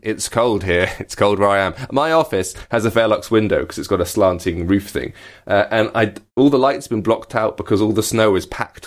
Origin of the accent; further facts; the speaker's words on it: United Kingdom; After complaining about the weather for a bit because we're British. This doesn't happen to us very often in the UK.